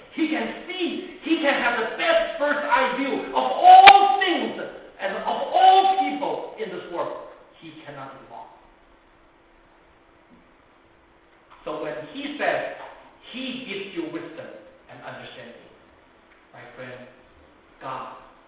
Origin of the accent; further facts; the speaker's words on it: Hong Kong; I noticed that, I came from Hong Kong and there was one movie star in Hong Kong.